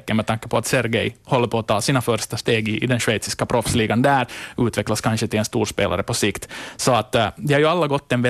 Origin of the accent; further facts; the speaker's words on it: Ostrobothnia, Finland; Nu säger jag det här inte bara som österbottning